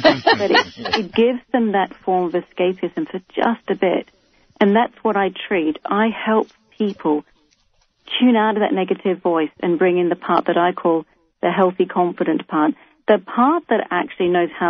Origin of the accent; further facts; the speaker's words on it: Australia; I mean, I'm Australian. We drink.